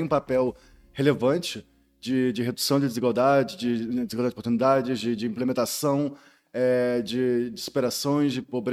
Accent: Rio de Janeiro, Brazil; geralmente eu vou para o Rio, né? Porque é de onde eu sou

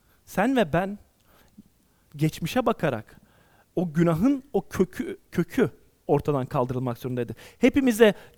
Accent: Adana, Turkey; Ben Adanalıyım, yanlış anlamayın. Bu Adanalı, yani Adana'dan mı?

